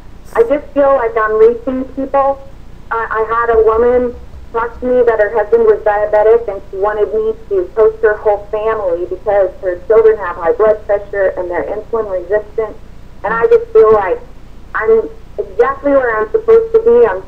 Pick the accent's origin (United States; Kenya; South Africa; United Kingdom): United States; Amarillo, Texas; I'm from Amarillo, Texas.